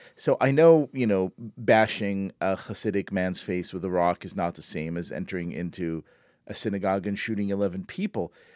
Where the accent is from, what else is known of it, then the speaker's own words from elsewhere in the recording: Israel; See, I grew up in Israel